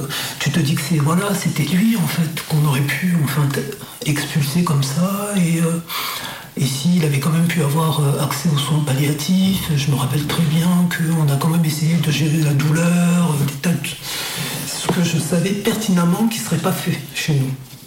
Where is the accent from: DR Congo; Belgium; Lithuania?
DR Congo; Chez nous, au Congo, ça n'existe pas. Il n'y a absolument rien.